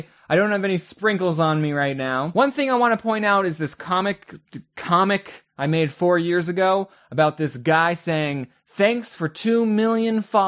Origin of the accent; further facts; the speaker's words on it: Arizona, United States; So I'm from Arizona. I don't get any snow where I live.